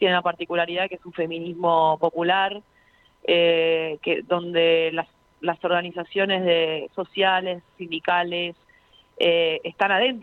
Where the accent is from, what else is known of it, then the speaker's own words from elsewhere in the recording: Gerli, Buenos Aires Province, Argentina; La verdad que soy de Gerli y eso también le da una perspectiva a mi feminismo.